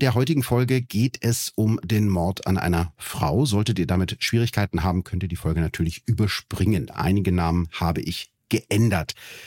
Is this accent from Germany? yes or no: yes; Bielefeld, North Rhine-Westphalia, Germany; Wir sprechen nämlich über einen Fall aus meiner Heimat, aus Bielefeld.